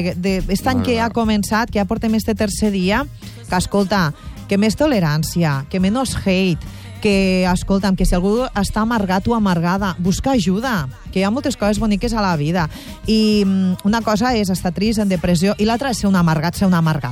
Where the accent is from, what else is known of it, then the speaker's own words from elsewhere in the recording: Catalonia, Spain; soc catalana i a Catalunya no s'ha utilitzat tant